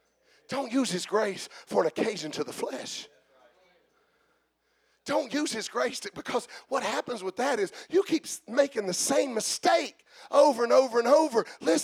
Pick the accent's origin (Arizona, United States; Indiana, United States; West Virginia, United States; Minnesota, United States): West Virginia, United States; But we're from Southern West Virginia.